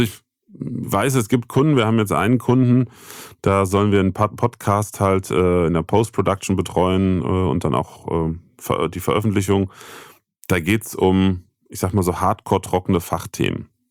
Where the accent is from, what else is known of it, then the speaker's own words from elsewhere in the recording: Bitburg, Rhineland-Palatinate, Germany; Ich bin ja kein Kölscher, ich bin ja naiv. Ich komme ja aus Bitburg, gebürtig.